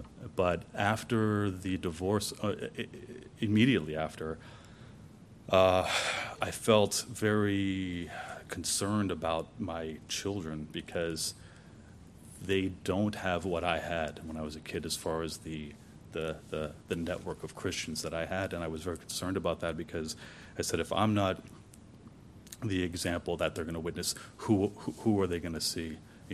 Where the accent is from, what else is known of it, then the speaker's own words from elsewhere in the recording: New York, United States; also born or lived in Virginia; So Very briefly, I was born in Virginia, moved back to New York, where my parents were originally from.